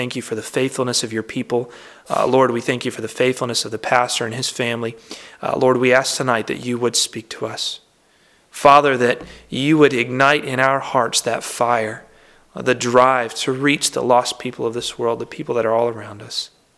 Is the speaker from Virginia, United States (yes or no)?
yes; Harrisonburg, Virginia, United States; God took us back to my hometown in Harrisonburg.